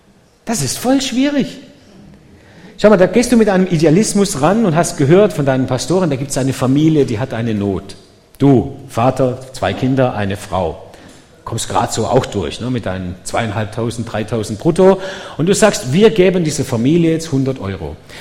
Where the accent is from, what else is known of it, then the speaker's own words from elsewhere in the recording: Dettingen an der Erms, Baden-Württemberg, Germany; born there; geboren in Dettingen, Bad Urach